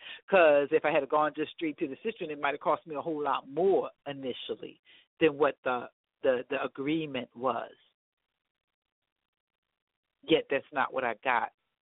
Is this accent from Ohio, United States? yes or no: no; Philadelphia, Pennsylvania, United States; Growing up in Philadelphia in the time and with the experiences of Malcolm and Martin